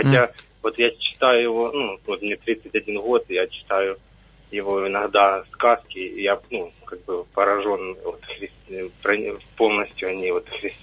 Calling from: Denmark; я вам из Дании звоню.

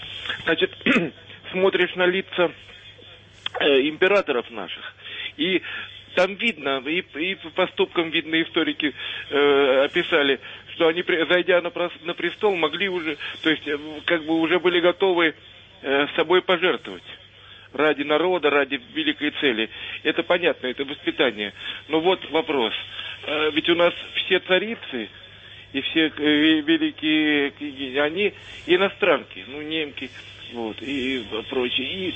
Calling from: Moscow, Russia; благословите … из Москвы.

